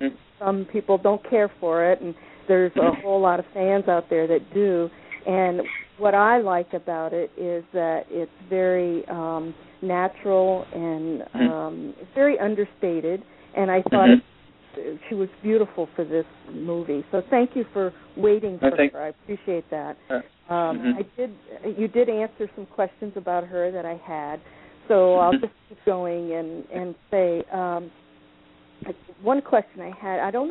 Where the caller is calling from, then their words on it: Washington, United States; And, Washington State.